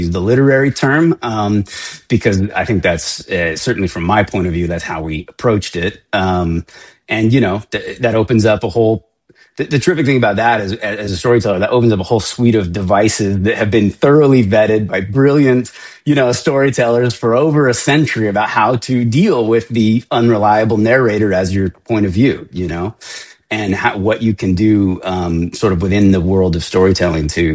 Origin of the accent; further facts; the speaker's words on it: Seattle, Washington, United States; now in Los Angeles, United States; You know, I live in Los Angeles and we don't have seasons here. I'm not from here. I'm from Seattle. Grew up in the rain and clouds